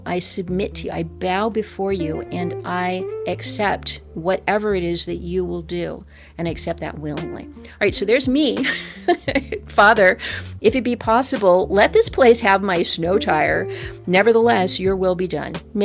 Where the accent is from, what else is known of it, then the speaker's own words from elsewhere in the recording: Michigan, United States; hi there, I'm here from the States. I'm here from Michigan.